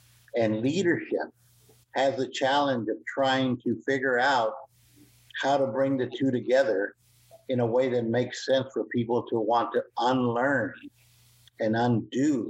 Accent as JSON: {"language": "English", "town": "San Antonio", "region": "Texas", "country": "United States", "tie": "born or raised there", "said": "I basically was born and raised in San Antonio, Texas, to a Chicano father and a British mother who was a war bride."}